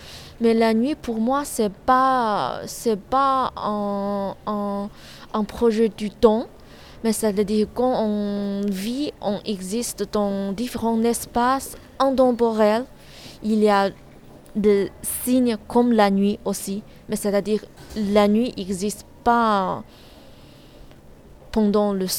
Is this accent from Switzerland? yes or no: no; China; moved away as an adult; now in France; Je suis chinoise. Du coup, maintenant, je vis en France, c'est-à-dire, pour moi, ma vie grande entière, c'est en Chine.